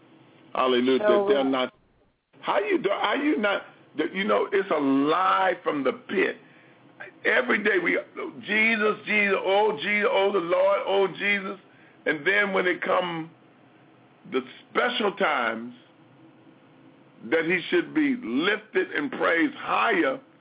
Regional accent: Chicago, Illinois, United States; growing up in Chicago, everywhere you went, every apartment building, home, the communities, the neighborhoods riding around the city was like riding through a winter wonderland.

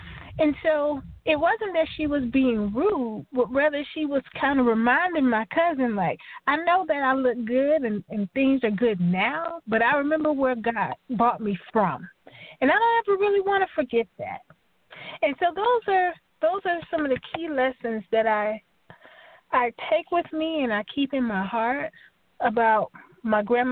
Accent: Miami, Florida, United States; we were born and raised in Miami, Florida.

